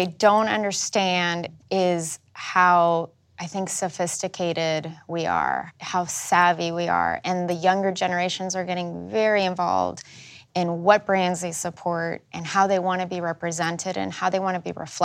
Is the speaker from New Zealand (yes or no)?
no; Mexico; Growing up in Mexico, we would come to the United States once a year to go on a shopping trip to Target